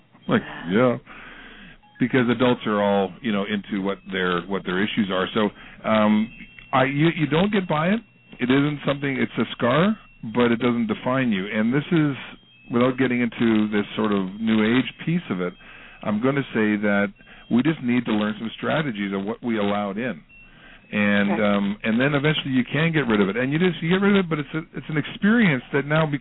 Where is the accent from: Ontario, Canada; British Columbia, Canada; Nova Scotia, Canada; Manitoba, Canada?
Manitoba, Canada; this was unheard of sort of in our community where I grew up in Manitoba and Canada here.